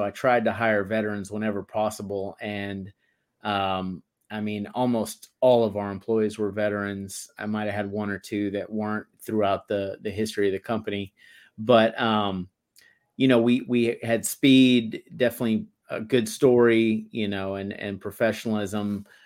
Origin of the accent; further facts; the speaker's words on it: Texas, United States; Yeah, I grew up in Texas, and then I enlisted in the Marine Corps right after I graduated high school in 1999